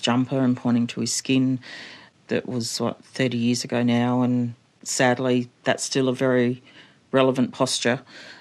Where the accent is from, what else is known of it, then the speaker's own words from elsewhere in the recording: Adelaide, South Australia, Australia; one of the reasons that I fell in love with football growing up in Adelaide